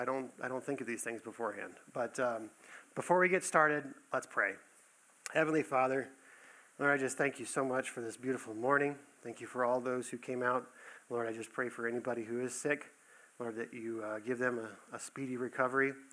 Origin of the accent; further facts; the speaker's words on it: Texas, United States; I grew up in South Texas, so we didn't get that.